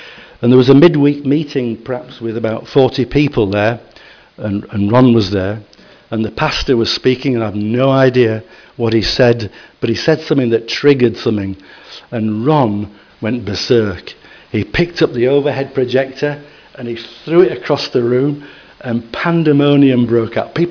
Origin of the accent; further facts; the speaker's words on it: United Kingdom; But being British, you know, we don't like to cause a fuss or stand out, do we?